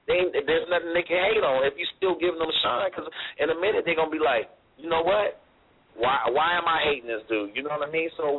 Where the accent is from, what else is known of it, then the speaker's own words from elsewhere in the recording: Stockton, California, United States; even though I'm from Stockton, you know what I mean, most of the peeps and stuff is from SAC, you know what I mean?